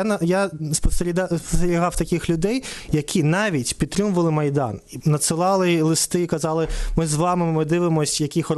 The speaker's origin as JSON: {"language": "Ukrainian", "region": "Kyiv", "country": "Ukraine", "tie": "born or raised there", "also_born_or_lived": "Moscow", "lives_now": "United States", "said": "В Києві я закінчив нашу спеціальну музичну школу імені Лисенка."}